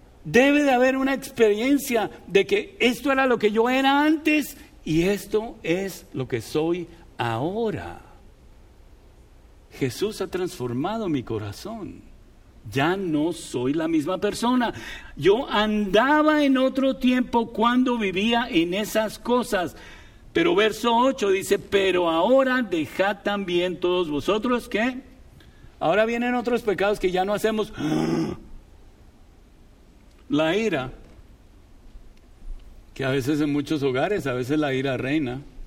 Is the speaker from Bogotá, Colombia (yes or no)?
yes; Bogotá, Colombia; now in United States; Yo nací en Bogotá y yo nací en un barrio que era pudiente. Pero yo también iba a los barrios que no eran tan pudientes. Yo sé lo que es la pobreza. Cuando vine a Estados Unidos no tenía nada, nada.